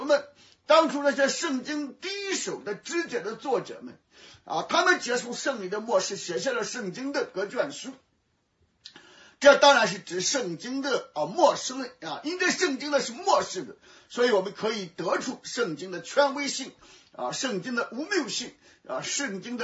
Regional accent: China; 神的车辇，我们用我们中国人的话来说，历史的车轮滚滚啊

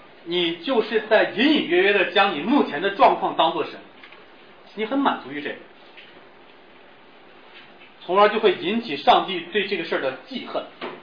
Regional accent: China; 这个话说的何其像我们中国人，对吗？

